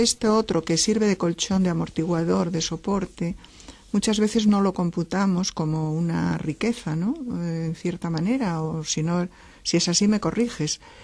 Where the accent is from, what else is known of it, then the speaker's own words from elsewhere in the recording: Galicia, Spain; Por ejemplo, yo pienso en Galicia, ¿no? Yo soy gallega